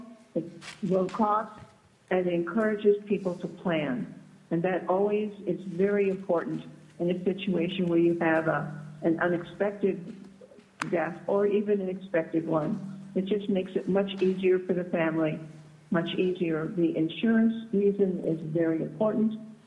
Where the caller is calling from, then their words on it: Fairbanks, Alaska, United States; I'm calling you from Fairbanks today.